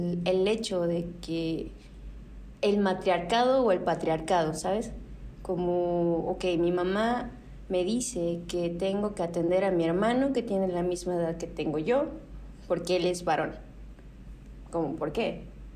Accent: Ciudad del Carmen, Campeche, Mexico; also born or lived in Poza Rica, Mexico; yo nací en el estado de Veracruz, en Poza Rica, precisamente. Viví ahí hasta los 3 años y mi familia se mudó a Ciudad del Carmen, Campeche. Entonces, pues yo crecí, hice primaria, secundaria, preparatoria en Carmen.

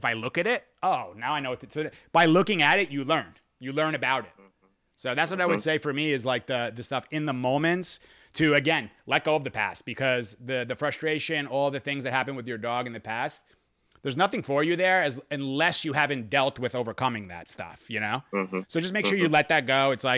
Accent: New Jersey, United States; I'm from New Jersey. JoJo's from over this area too. She knows the deal.

